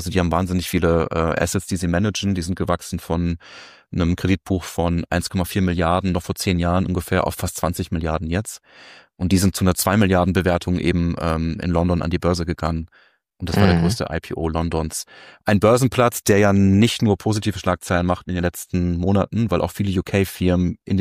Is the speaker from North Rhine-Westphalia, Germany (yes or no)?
no; Göttingen, Lower Saxony, Germany; born there; Oder sogar Landkreis Göttingen, mein Geburtsort.